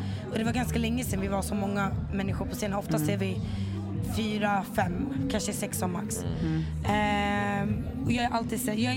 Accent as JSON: {"language": "Swedish", "country": "Gambia", "said": "Ja, det var faktiskt asnice eftersom att jag är från Gambia också."}